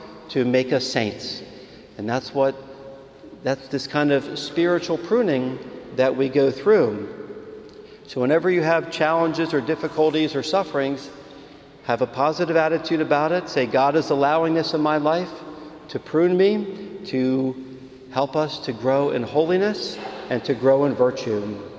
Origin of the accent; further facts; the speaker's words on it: Philadelphia, Pennsylvania, United States; Growing up in Philadelphia, even though we had pretty small backyards in the suburbs of Philly, most of us had gardens